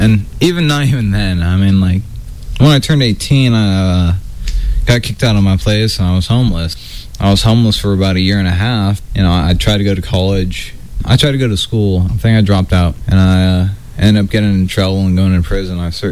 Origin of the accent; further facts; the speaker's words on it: California, United States; born there; I was born here in California.